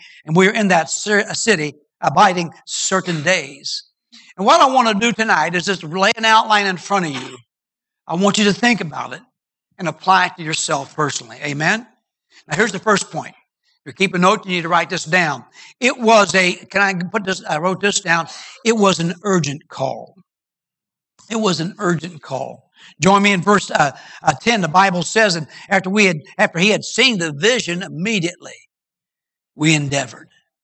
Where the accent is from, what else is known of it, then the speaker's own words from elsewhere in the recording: Ohio, United States; My county, back where I was born and raised in Ohio, Monroe County. It's a country county, just like this.